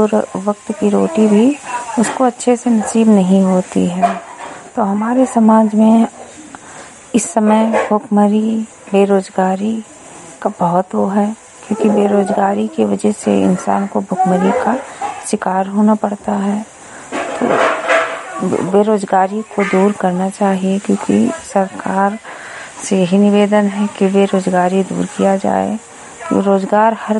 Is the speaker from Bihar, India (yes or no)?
no; Lakharampur, Uttar Pradesh, India; मैं विकास खंड विशेषरगंज से हूँ, ग्राम पंचायत लखारामपुर, गांव लखारामपुर से, जिला बहराइच से।